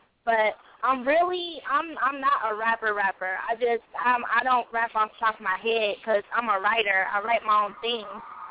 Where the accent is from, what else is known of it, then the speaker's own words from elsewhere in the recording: Indianapolis, Indiana, United States; I am an up and coming artist. I'm from Indianapolis, Indiana.